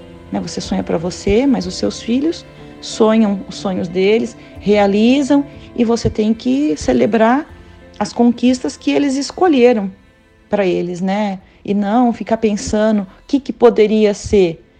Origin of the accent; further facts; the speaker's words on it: Taquaritinga, São Paulo, Brazil; tenho 42 anos, tenho 3 filhas, sou de Taquaritinga.